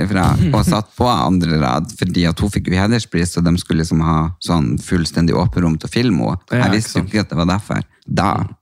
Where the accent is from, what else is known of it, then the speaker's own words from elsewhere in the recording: Northern Norway, Norway; vi er sammen og vi må ha en reality-serie for vi er ekte nordlendinger.